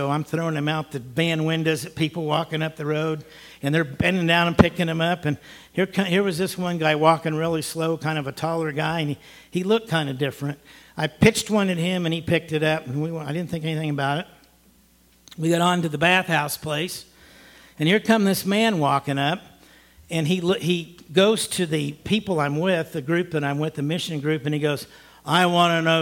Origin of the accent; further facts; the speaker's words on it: Indiana, United States; how I was south of Jackson, then I was north of Jackson, how I was from Indiana, and I just stopped over there